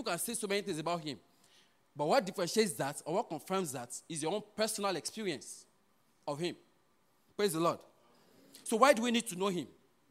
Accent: Nigeria; You know, I grew up in Nigeria.

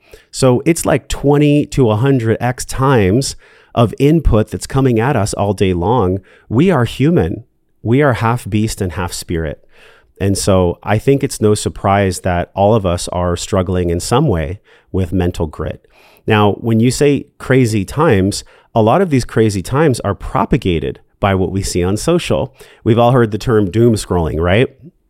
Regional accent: California, United States; now in Austin, United States; I grew up in California for 40 years and I just miss the ocean so much. We do have the lake out here in Austin

